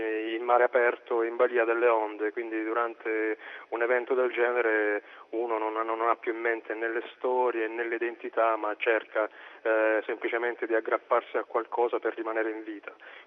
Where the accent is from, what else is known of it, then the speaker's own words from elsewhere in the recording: Apulia, Italy; quindi è della zona del Capo di Leuca, anzi precisamente di una quindicina di chilometri che separano il mio paese, che è Querita del Capo, l'ultimo paese del Capo, da Santa Maria di Leuca